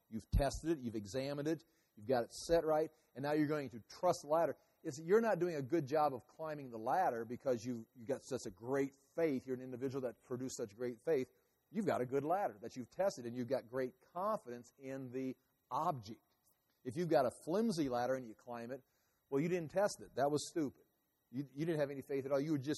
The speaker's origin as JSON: {"language": "English", "country": "United States", "tie": "born there", "said": "You know, I was born in America. We grew up in church."}